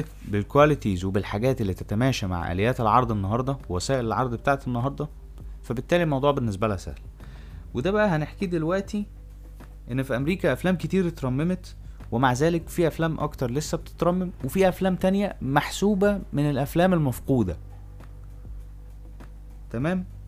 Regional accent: Egypt; طيب ليه بقى الترميمات دي احنا مثلا كمصريين ما نهتمش بيها؟

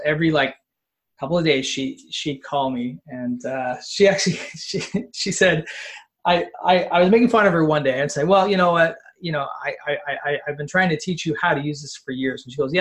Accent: Canada; I can play hockey, but I'm Canadian, so that's not hidden.

